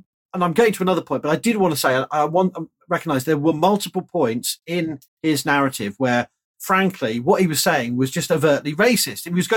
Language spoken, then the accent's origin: English; United Kingdom; perhaps because I am British